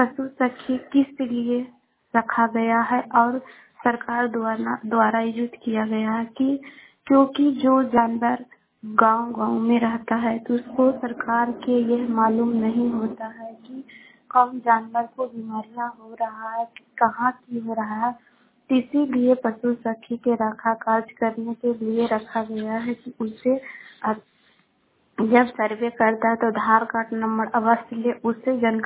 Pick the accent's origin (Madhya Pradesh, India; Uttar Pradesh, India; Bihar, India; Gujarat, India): Bihar, India; मैं गोवा से त्रिपुरा से बोल रही हूँ। मैं पटना जिला के रहने वाली हूँ।